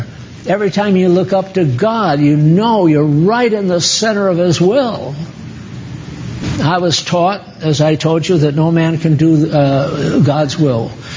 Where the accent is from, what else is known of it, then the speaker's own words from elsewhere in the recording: Maine, United States; born there; I was born in Maine